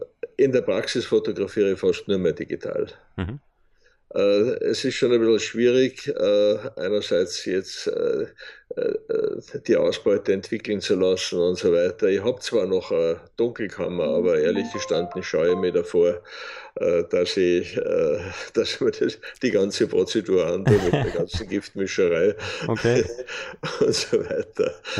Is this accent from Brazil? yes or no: no; Bruck an der Großglocknerstraße, Salzburg, Austria; now in Thalheim bei Wels, Austria; Wohnen tue ich derzeit in Thalheim bei Wels, gebürtiger Salzburger. Aufgewachsen in einem winzig kleinen Dorf in Pinzgau, nämlich in Bruck an der Großglocknerstraße.